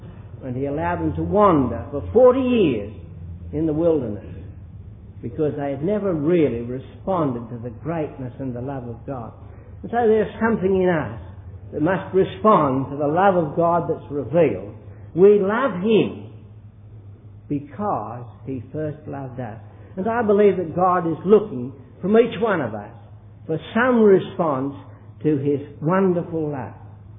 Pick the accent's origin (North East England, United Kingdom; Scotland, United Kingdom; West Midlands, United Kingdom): Scotland, United Kingdom; And I was brought up in Scotland, I was brought up in a lot of Scots traditions.